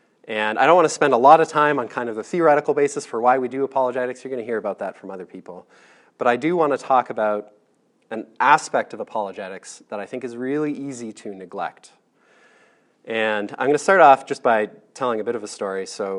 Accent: Canada; I'm a Canadian. I should have mentioned this. I'm a Canadian.

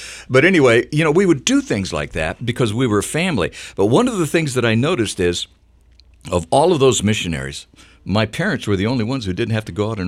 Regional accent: Honduras; I understood how important this was growing up in Honduras.

